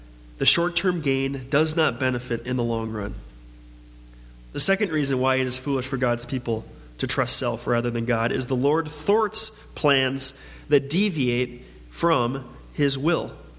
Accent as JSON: {"language": "English", "town": "Mound", "region": "Minnesota", "country": "United States", "lives_now": "Eden Prairie, United States", "said": "my brother and I, we moved to Eden Prairie from Mound, which is about 20 miles away."}